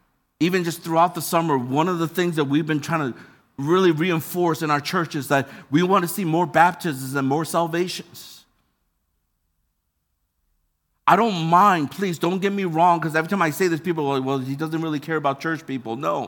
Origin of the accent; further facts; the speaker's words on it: Michigan, United States; now in Hong Kong; I'm from Michigan, and there are a lot of Michigan people. We hate Ohio State.